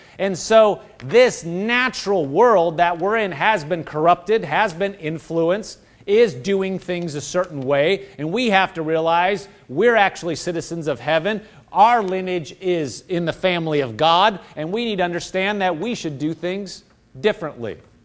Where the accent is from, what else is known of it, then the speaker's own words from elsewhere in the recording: Nebraska, United States; born there; Yes, you know, I was born in Nebraska.